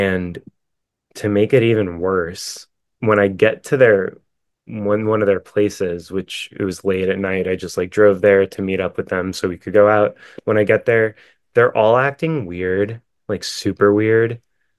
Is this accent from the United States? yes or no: yes; Staten Island, New York, United States; And I'm from Staten Island. So Staten Island is like so small and insulated